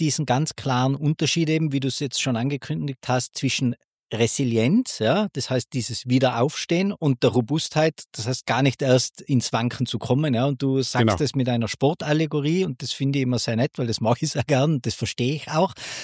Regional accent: Austria; wie man jetzt bei uns in Österreich so schön sagt

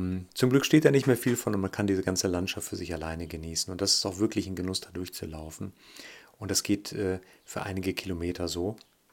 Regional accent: North Rhine-Westphalia, Germany; Ich komme ja aus dem Oberbergischen

